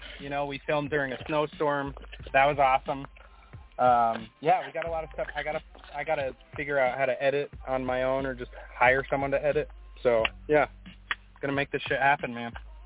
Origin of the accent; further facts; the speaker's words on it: Massachusetts, United States; So I'm a Masshole, actually. I was born in Mass, but my mother is Canadian.